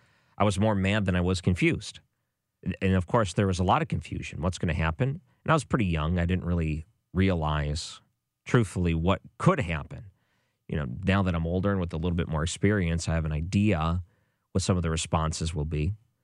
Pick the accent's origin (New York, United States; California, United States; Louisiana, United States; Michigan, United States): Michigan, United States; Detroit; My radio program I used to listen to when I was growing up in Detroit.